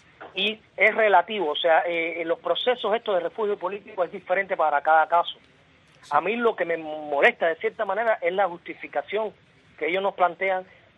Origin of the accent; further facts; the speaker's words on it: Cuba; moved away; Nosotros salimos de Cuba por amenazas de muerte